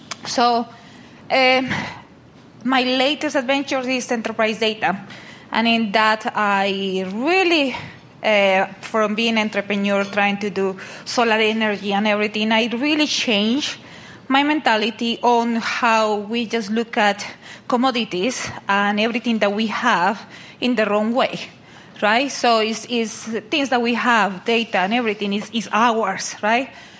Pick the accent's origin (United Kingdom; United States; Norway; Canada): Norway; English is a second language; I came actually from Norway.